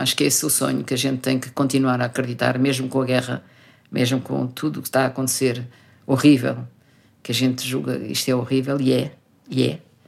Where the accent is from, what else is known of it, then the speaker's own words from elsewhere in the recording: Lisbon, Portugal; Só a gente de Lisboa é que não tem terra nenhuma. Quando perguntam, ninguém vai dizer a minha terra é Lisboa. Não, os de Lisboa são de Lisboa.